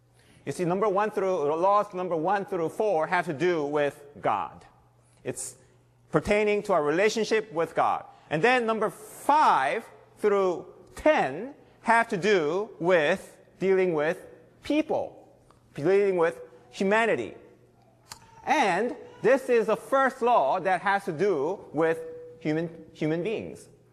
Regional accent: South Korea; because that's exactly the way I used to think when I grew up in Korea.

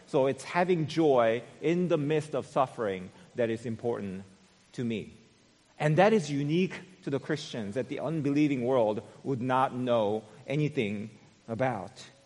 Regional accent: South Korea; I was born and raised in South Korea, right? My parents came down from North Korea.

